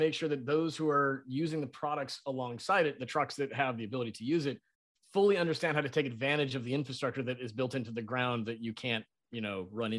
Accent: Lancaster, California, United States; my hometown, I grew up in Lancaster, California

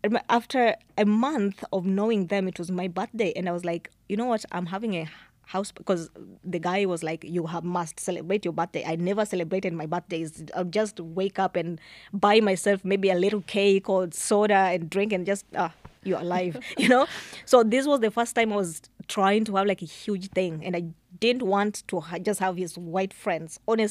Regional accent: Kenya; Oh, hi, where are you from? Kenya. How long have you been here, you know, all that.

